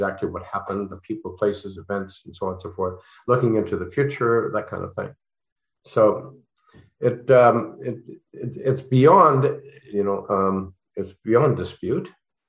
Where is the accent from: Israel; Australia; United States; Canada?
Canada; I was, as a Canadian, I've never was employed by Stargate.